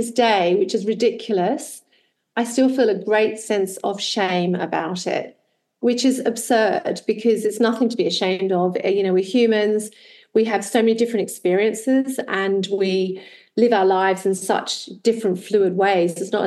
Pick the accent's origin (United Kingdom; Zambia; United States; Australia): Australia; accent: Australian; moved away; I grew up in Australia, as you can tell from my accent, and I'm a dual citizen, so I tend to choose to live in this country because I really love it. It's in Europe